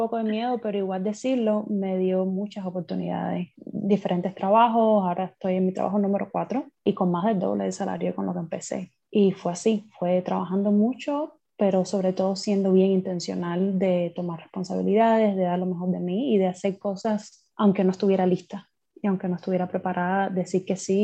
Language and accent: Spanish; Cuba; moved away; tú eres cubano, yo soy cubana, enseguida hicimos una amistad bien bonita.